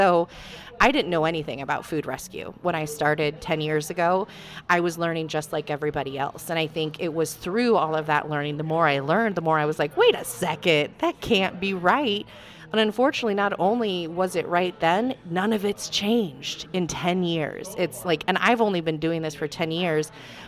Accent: Iowa, United States; I grew up in Iowa. There was a farm behind my house.

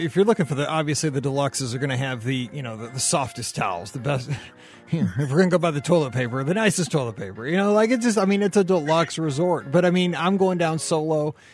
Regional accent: Midwest, United States; I'm first cab ride of my life. I'm from the Midwest. I got to make this exciting.

